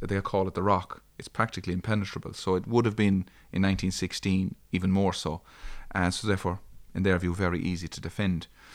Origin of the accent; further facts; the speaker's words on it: Ardrahan, County Galway, Ireland; I'm from Lyme Park, Ardrahan in County Galway.